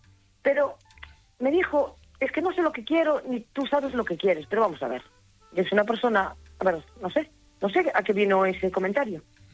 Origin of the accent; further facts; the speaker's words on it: Barcelona, Catalonia, Spain; porque somos de la misma ciudad. Soy de Barcelona